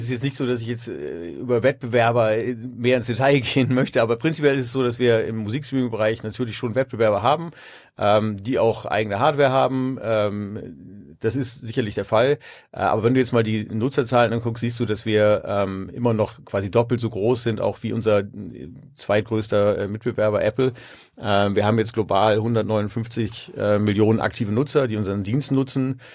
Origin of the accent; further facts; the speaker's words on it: Hamburg, Germany; ich bin gebürtiger Hamburger und irgendwie hier immer hängen geblieben. Ist jetzt auch nicht die schlechteste Stadt der Welt.